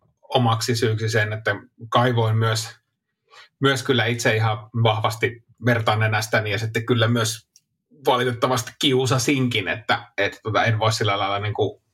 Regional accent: Suomussalmi, Kainuu, Finland; omassa lapsuudessa, kun ei ollut, Suomussalmella ei ollut semmoista kulttuuria, siis ei ollut edes sitä ainoaa niin kuin muualta tullutta koulukaveria

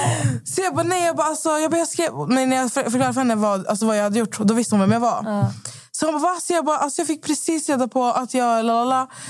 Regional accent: Skövde, Västra Götaland County, Sweden; Jag var ju hemma i Skövde i 4 dagar.

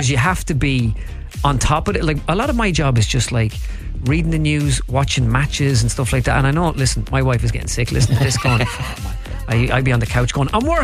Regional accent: Ireland; Oh, I mean, this is the very fabric now of being Irish, you know.

